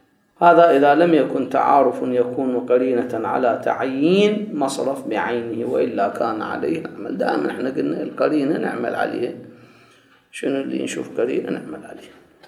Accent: Iraq; هذا موجود عندنا بالعراق، متعارف.

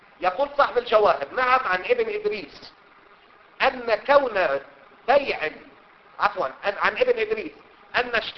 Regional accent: Lebanon; وخصوصا عندنا في لبنان بيحكي كلمة عربي وكلمتين إنجليزي مثلا، كلمة عربي وثلاثة فرنسي

